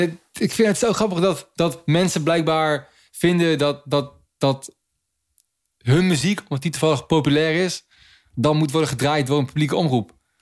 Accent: Hengelo, Overijssel, Netherlands; als jongetje uit Hengelo waar ik vandaan kwam

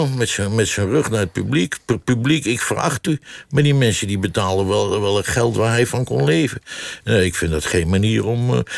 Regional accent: Zwolle, Overijssel, Netherlands; Ja, het huis waar ik geboren ben, waar ik mijn jeugd heb doorgebracht.

